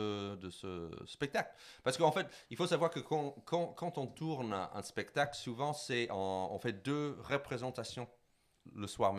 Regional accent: United States; now in France; I'm an American living in France.

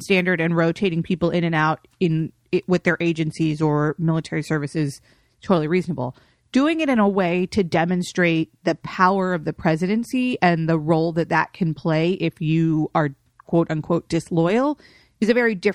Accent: New York, United States; which as a New Yorker, I'm like, meh.

